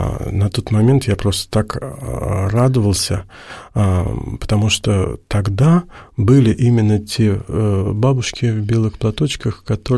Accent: Naberezhnye Chelny, Tatarstan, Russia; born there; я же родился на Принчелнах, это же, да, был тогда, угу, один из самых криминальных городов.

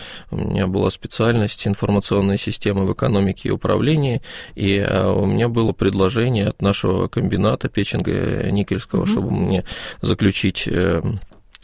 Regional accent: Saint Petersburg, Russia; когда я вернулся в родной город на Неве, остался один без родителей

